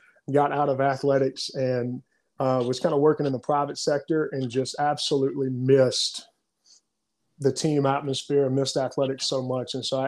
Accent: Mississippi, United States; I'm 32 years old. I was born and raised right here in Mississippi, been in the central part really my entire life with the exception of college.

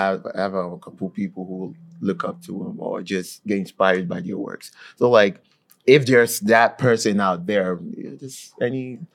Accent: Nigeria; I know growing up in Nigeria, telling people, oh, you want to be an artist, the first look you get is, that salty look

